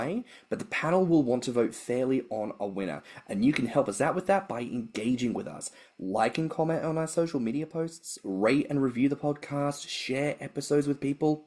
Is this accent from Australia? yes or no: yes; Australia; I'm from Australia originally.